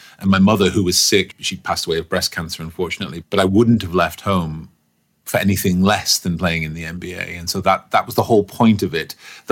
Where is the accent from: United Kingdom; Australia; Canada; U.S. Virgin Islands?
United Kingdom; Stockport, North West England; I grew up in Stockport in England, which is just a suburb. It's actually almost consumed by Greater Manchester now.